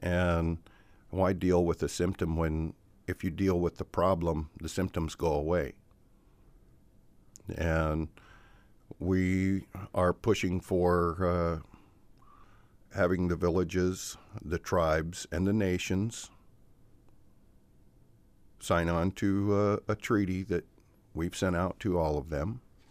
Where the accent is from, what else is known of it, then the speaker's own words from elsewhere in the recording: Chickaloon, Alaska, United States; and I'm from Chickaloon, and we issued driver's license, registration, and license plates for our vehicles.